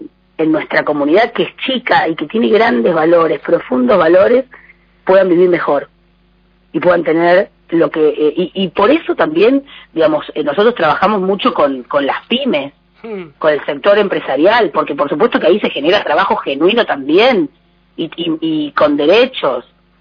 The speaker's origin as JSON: {"language": "Spanish", "country": "Argentina", "said": "Quiero que tomemos conciencia como pueblo argentino"}